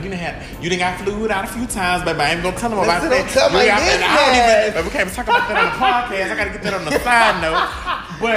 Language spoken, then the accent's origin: English; Texas, United States; Mm, Tito's, because I'm from Texas. I gotta rep our brand even when I'm away.